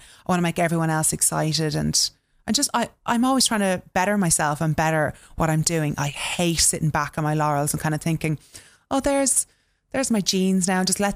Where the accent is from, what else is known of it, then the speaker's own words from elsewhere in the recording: Kildare, Leinster, Ireland; seeing as I'm from Kildare.